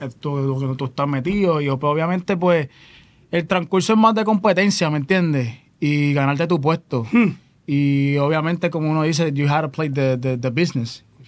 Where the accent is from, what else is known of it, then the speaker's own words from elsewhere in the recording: Guaynabo, Puerto Rico; No, yo soy de Guaynabo.